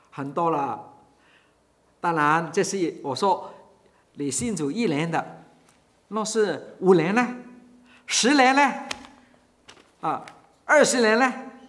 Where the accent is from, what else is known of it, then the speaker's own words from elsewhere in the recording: Hong Kong; 那是二十多年前了，我在香港，我是香港人啊，我在香港牧会的时候